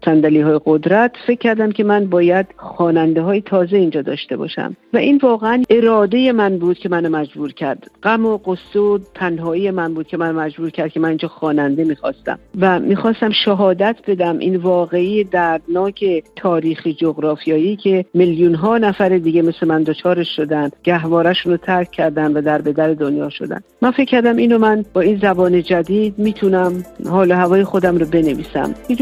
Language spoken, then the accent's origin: Persian; Tehran, Tehran Province, Iran; moved away as an adult; من در تهران زاده شدم و تحصیلات متوسطم رو در ایران کردم